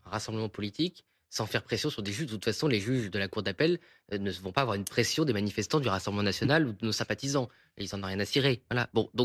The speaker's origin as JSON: {"language": "French", "town": "Boulogne-sur-Mer", "region": "Hauts-de-France", "country": "France", "said": "moi je suis de Boulogne-sur-Mer"}